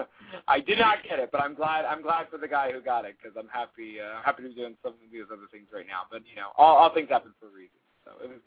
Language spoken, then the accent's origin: English; Philadelphia, Pennsylvania, United States; because I'm from Philly, so I'd say Andrea